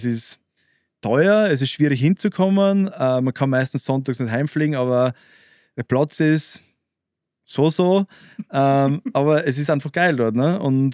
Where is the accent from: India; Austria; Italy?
Austria; vor allem als Österreicher